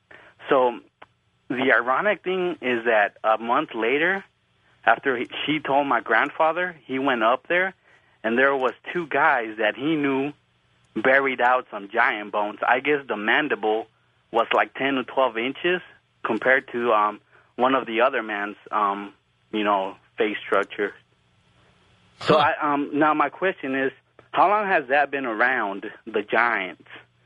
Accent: California, United States; I'm from California.

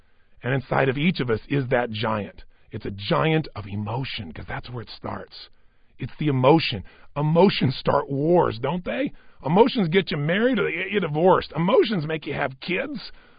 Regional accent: Azusa, California, United States; I'm a kid from Azusa, if you know where that is, California. It's not a big, giant place.

